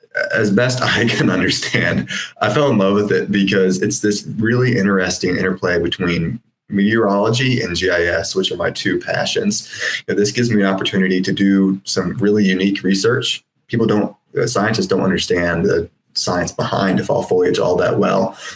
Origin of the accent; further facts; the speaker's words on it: Asheville, North Carolina, United States; now in Chapel Hill, United States; And I am from Asheville.